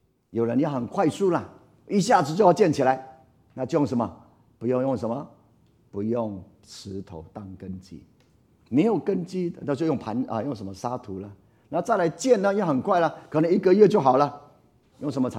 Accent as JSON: {"language": "Chinese", "country": "Taiwan", "said": "现在我们台湾人比较不知道了"}